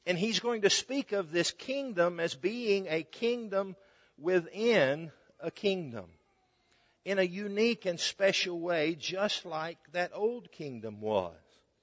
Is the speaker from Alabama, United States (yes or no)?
yes; Alabama, United States; That's all we had back then, or at least all we had where I grew up in North Alabama.